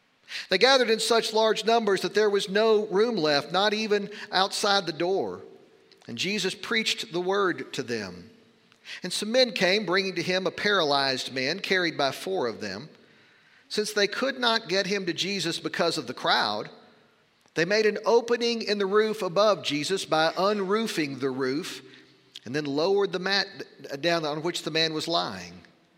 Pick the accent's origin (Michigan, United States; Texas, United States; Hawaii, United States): Texas, United States; Lubbock; When I was growing up in Lubbock, we used to say